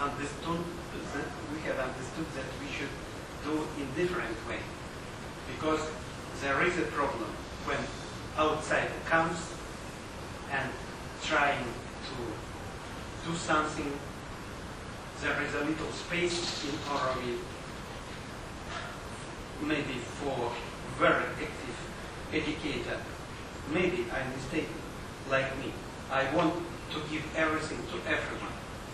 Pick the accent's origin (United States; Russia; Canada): Russia; Siberia; English is a second language; from Russia, from the coldest part of Russia, from Siberia.